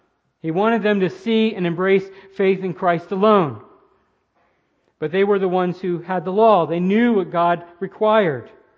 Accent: Florida, United States; you're going to have to unpack that for me. I'm from Florida.

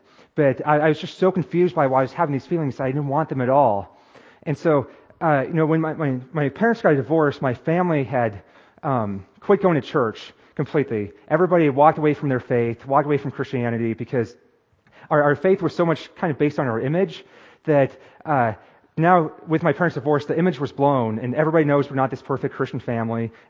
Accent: Taylor, Nebraska, United States; I'm from Nebraska, born and raised. I was raised on a farm and a ranch in rural Nebraska, town of Taylor.

